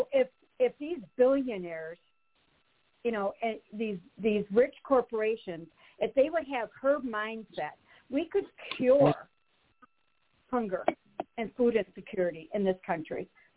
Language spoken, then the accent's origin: English; Michigan, United States; … from Michigan.